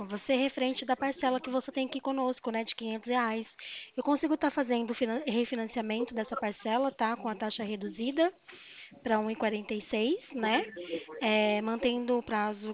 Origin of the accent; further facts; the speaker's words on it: São Paulo, Brazil; Não, não, eu sou de São Paulo.